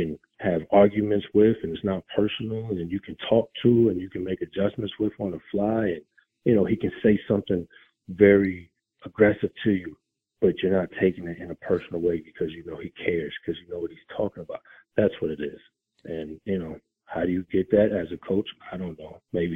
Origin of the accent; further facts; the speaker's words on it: New York, United States; I'm a kid from New York who really was a basketball player